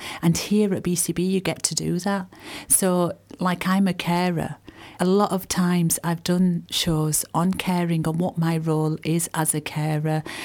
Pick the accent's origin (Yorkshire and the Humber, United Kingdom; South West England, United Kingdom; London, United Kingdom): Yorkshire and the Humber, United Kingdom; Bradford; I'm born and bred in Bradford, so very proud of my Bradford roots.